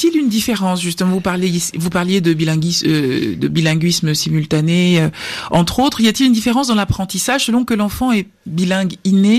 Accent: Haiti; French is a second language; now in Dominican Republic; j'ai eu un mal fou à maîtriser le français, car j'ai quitté Haïti pour aller m'installer en République Dominicaine. Du coup, à la maison, on ne parle que le créole et l'espagnol.

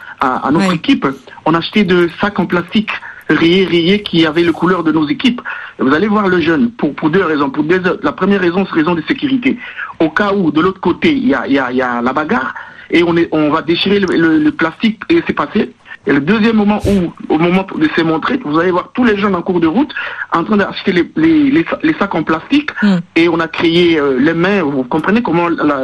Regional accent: DR Congo; Je suis du Congo.

